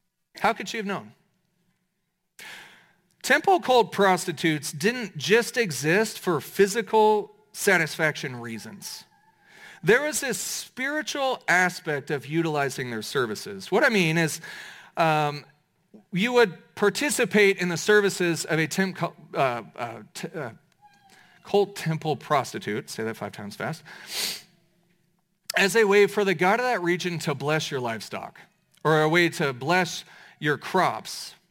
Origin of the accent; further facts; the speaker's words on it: Kansas, United States; Now, I'm from Kansas. Y'all are Long Islanders.